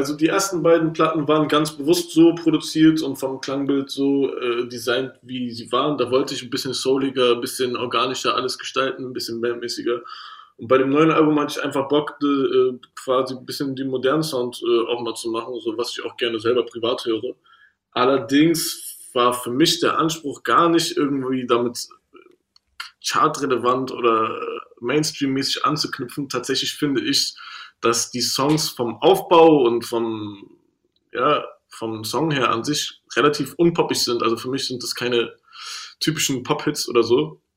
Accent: Berlin, Germany; ich komme aus Kreuzberg, ich kenne Brennpunkte, ich weiß, wie Leute reden.

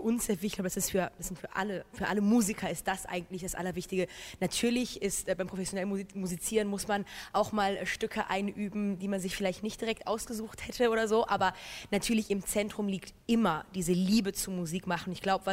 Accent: Düsseldorf, North Rhine-Westphalia, Germany; Also genau, wir sind in Düsseldorf beide aufgewachsen.

